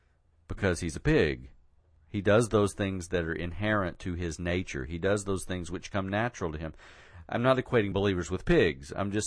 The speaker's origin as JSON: {"language": "English", "town": "Gary", "region": "West Virginia", "country": "United States", "said": "I'm the one from West Virginia."}